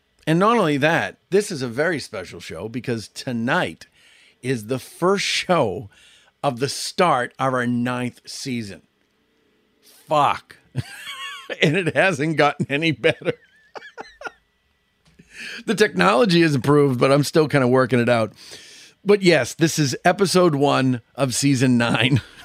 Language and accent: English; Boston, Massachusetts, United States; Also, because I'm from Boston, a lot of my Bostonian friends will get this